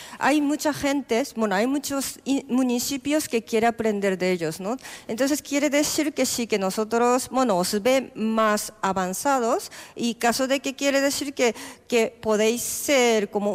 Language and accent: Spanish; Japan; Spanish is a second language; Pues tema de pinchos es como una forma perfecta para los japoneses, porque nosotros no somos vascos que tienen un estómago de capacidad grande, sino que desde tradicionalmente nos gusta comer y probar pequeñas cantidades, pero en variedad